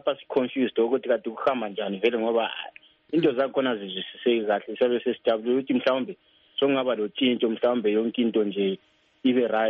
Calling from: Botswana; I'm calling from Botswana.

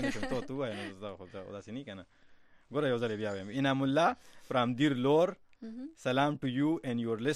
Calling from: Dubai, United Arab Emirates; زه د دوبۍ نه یم

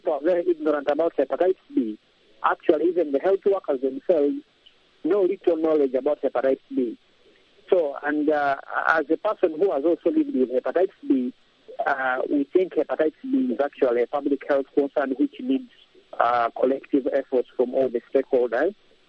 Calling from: Ghana; because I'm speaking from Ghana.

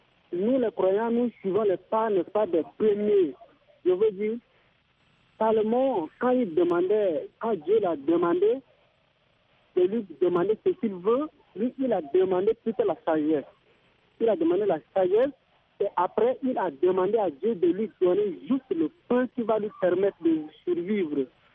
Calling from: Gamena, Chad; Je vous appelle de Gamena au Tchad.

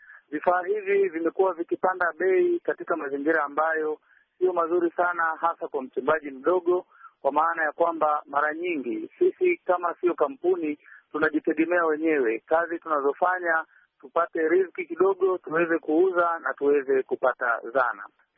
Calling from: Simanjiro, Manyara, Tanzania; napiga simu kutoka Orkestment Simanjiro Manyara.

